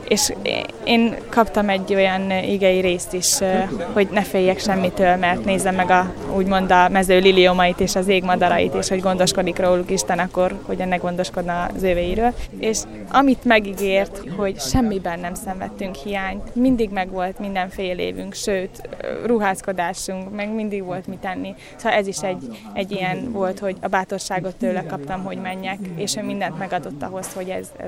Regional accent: Zakarpattia Oblast, Ukraine; moved away as an adult; now in Hungary; Főiskolára indultam még, én kárpátaljai vagyok, és Magyarországon a főiskolára indultam

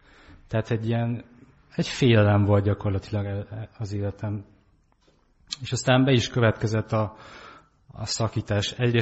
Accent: Páty, Pest, Hungary; Hát én itt nőttem föl Pátyon, itt is konfirmáltam

